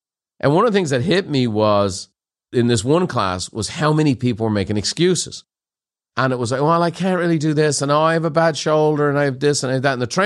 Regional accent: Ireland; now in United States; I'm an Irish guy living in Southern California. It wasn't my choice. I had a motorcycle accident. That's where I ended up.

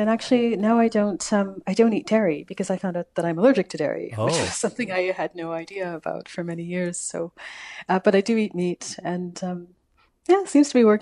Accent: Calgary, Alberta, Canada; now in Vancouver Island, Canada; I'm from Calgary.

